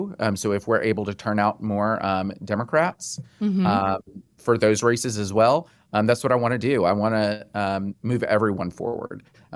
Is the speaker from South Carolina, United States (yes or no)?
yes; Orangeburg, South Carolina, United States; I was born and raised in Orangeburg, right up Highway 21, and I am very excited to be running for this area because I know it well.